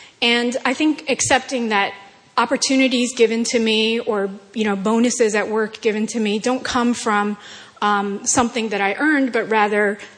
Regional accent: Newton, Massachusetts, United States; So we're from Newton. We attend Watertown campus.

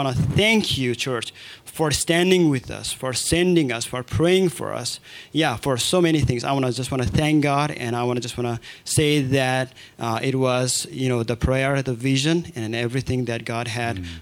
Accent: Darjeeling, West Bengal, India; English is a second language; and I'm from Darjeeling, northern part of India.

